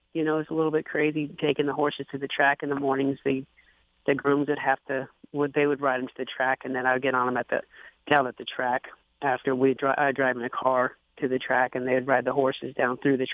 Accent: Renton, Washington, United States; Like I said, I was born and raised in Renton, Washington.

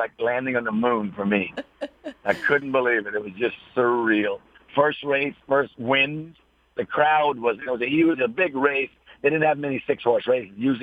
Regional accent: Erath, Louisiana, United States; This was in Louisiana, a little town called Erath, Louisiana

